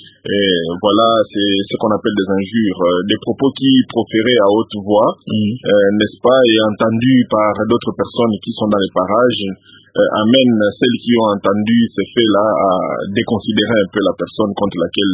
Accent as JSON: {"language": "French", "country": "DR Congo", "said": "C'est devenu vraiment un véritable phénomène de société ici chez nous à RDC."}